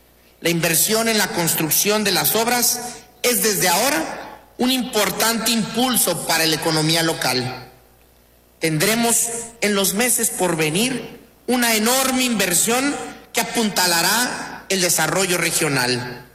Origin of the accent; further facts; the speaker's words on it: Veracruz, Mexico; es la gran oportunidad de demostrar de lo que somos capaces los veracruzanos.